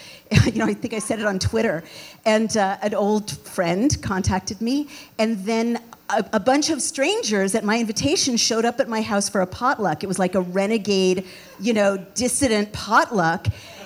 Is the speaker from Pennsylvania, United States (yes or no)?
no; San Francisco, California, United States; I grew up in the Haight-Ashbury. I'm the child of, you know, 3 generations of hippies and proto-hippies and, you know, post-bohemians and radicals from the old country.